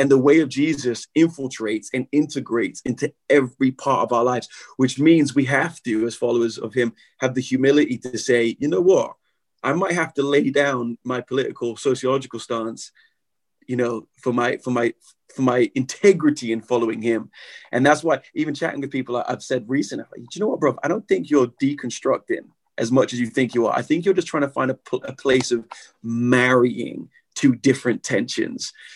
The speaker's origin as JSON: {"language": "English", "region": "England", "country": "United Kingdom", "said": "I'm learning my history, you know, as an Englishman. And we are a nation that had an empire and now doesn't, you know?"}